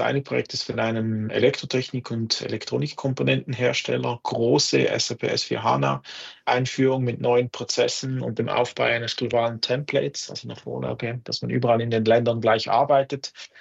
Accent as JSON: {"language": "German", "region": "Zurich", "country": "Switzerland", "said": "wie man wahrscheinlich hört, ich bin aus der Schweiz, bin in Zürich zu Hause"}